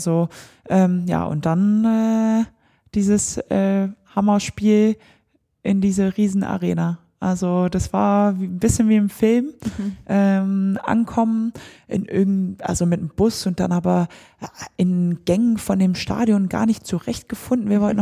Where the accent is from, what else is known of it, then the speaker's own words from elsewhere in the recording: Belgium; aber ja eigentlich gebürtige Belgierin bin, wo Handball fast nicht existiert.